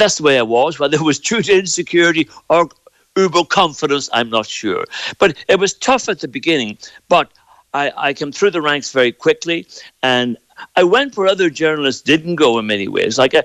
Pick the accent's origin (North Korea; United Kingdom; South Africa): United Kingdom; Northern Ireland; I came from South Armagh. I had a certain way of speaking, and I was Catholic, of course.